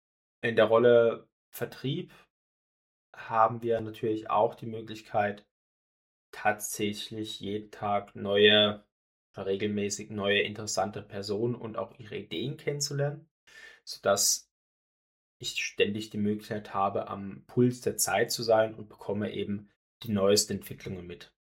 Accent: Baden-Württemberg, Germany; in meinem Heimatbundesland Baden-Württemberg

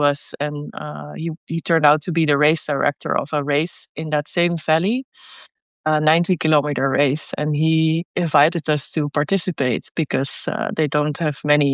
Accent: Netherlands; English is a second language; I'm a runner from the Netherlands.

